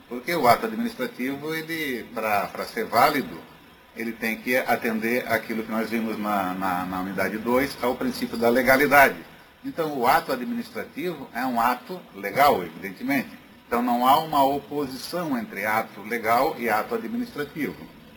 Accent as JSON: {"language": "Portuguese", "town": "Tubarão", "region": "Santa Catarina", "country": "Brazil", "tie": "born or raised there", "lives_now": "Florianópolis, Brazil", "said": "Faço aqui, então, a minha homenagem à minha cidade natal. Há 20 e tantos anos, vai tempo, já estou aqui em Florianópolis, mas nunca deixei de ter a nossa cidade de Tubarão no coração."}